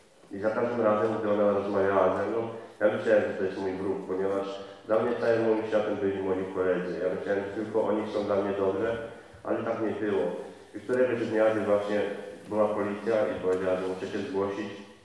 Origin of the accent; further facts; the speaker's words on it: Rzeszów, Subcarpathian Voivodeship, Poland; I wtedy ja ogólnie jestem z Rzeszowa, nie?